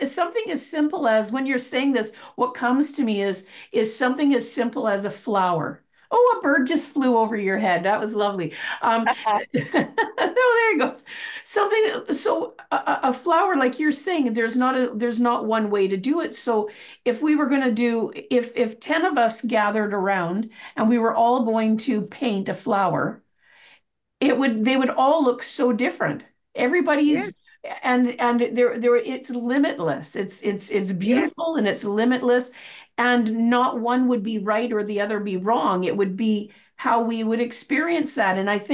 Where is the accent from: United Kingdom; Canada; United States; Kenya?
Canada; I'm a girl from Canada.